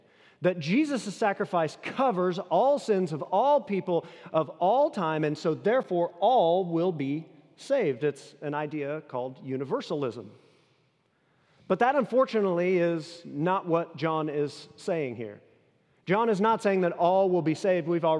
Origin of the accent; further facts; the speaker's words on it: United States; born there; I'm very happy that I was born in the United States.